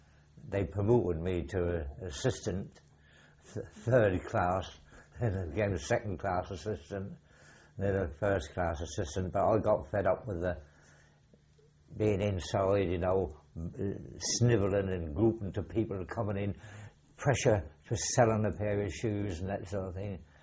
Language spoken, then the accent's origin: English; Norwich, East of England, United Kingdom; born there; I was born in Norwich on the 19th November 1919. And as far as I can remember, my place of birth was Bartholomew Street in Norwich.